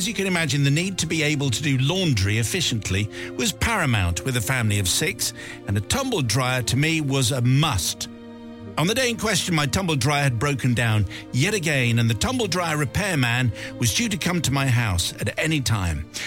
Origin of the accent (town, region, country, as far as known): Bristol, South West England, United Kingdom